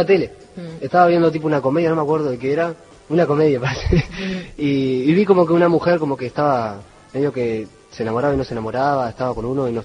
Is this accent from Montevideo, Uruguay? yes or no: yes; Montevideo, Uruguay; born there; En la zona donde yo nací... Yo le digo barrio Mercado Modelo